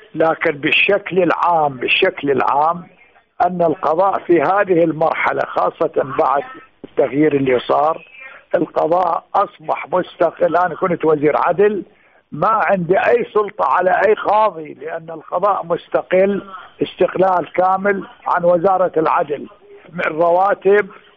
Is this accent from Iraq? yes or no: yes; Iraq; عندنا بالعراق اكو خلط اوراق